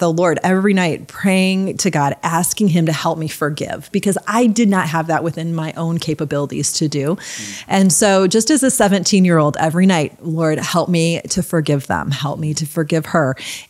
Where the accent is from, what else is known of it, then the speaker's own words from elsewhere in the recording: Michigan, United States; Yeah, well, I'm a Midwest girl. I grew up in Michigan and I grew up on a small little inland lake called Higgins Lake. So I'm a water girl through and through.